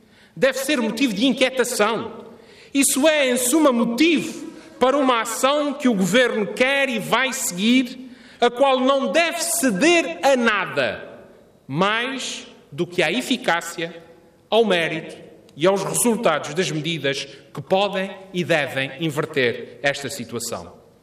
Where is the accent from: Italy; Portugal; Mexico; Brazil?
Portugal; Azores; como Presidente do Governo, como açoriano